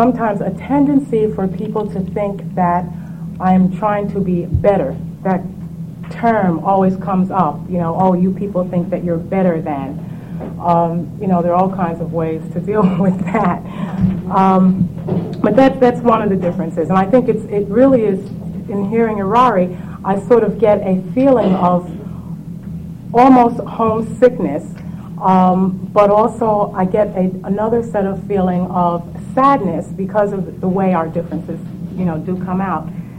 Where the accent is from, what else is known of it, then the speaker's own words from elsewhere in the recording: New Jersey, United States; And sometimes we were called monkeys when I grew up in New Jersey, you know, the West Indian monkeys.